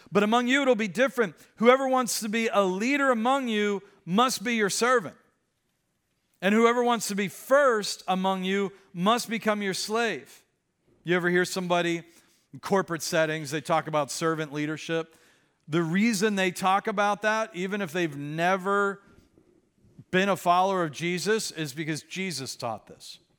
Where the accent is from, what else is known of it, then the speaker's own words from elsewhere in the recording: Pittsburgh, Pennsylvania, United States; I grew up in Pittsburgh, and we learned how to drive in snow